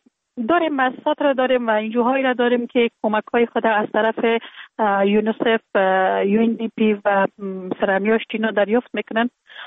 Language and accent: Persian; Kabul, Afghanistan; born there; در کابل زندگی میکنم. در کابل متولد شدیم در سال 1363 در یک خانه اواده روشن فکر، خانواده که از جمله خانواده های اهل معارف کشور بودن متولد شدیم